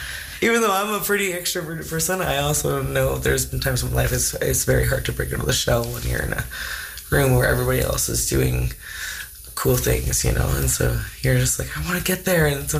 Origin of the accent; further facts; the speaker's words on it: Dease Lake, British Columbia, Canada; now in Whitehorse, Canada; I grew up there most of my life. I moved back there a couple years ago to try and make it back in the hometown for a bit, and now I'm here in Whitehorse